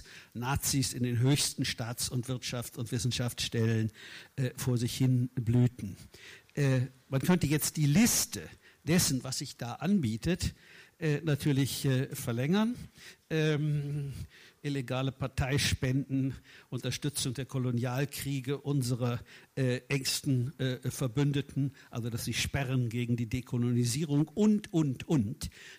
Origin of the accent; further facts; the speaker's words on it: West Germany, Germany; die ich als typischer Wessi viel besser kenne als die DDR-Geschichte